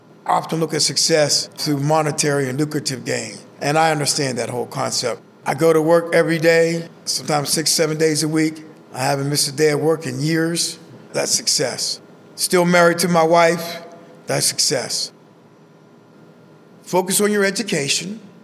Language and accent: English; Swissvale, Pennsylvania, United States; also born or lived in Homewood; I'm actually from Homewood, and I grew up in Swissville.